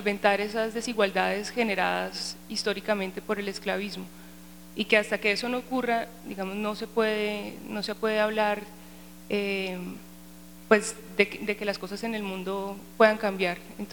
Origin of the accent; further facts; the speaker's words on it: Colombia; una persona bien mestiza, porque mi mamá tiene pues como parte indígena y pues como todo lo que somos los colombianos.